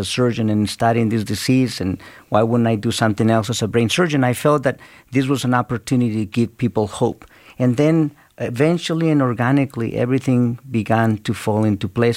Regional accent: Mexico; English is a second language; now in United States; we grew up very poor in Mexico

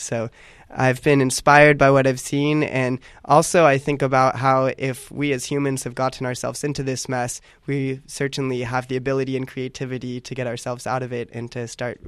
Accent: San Luis Obispo, California, United States; I grew up in San Luis Obispo and then went to college at UC Santa Cruz.

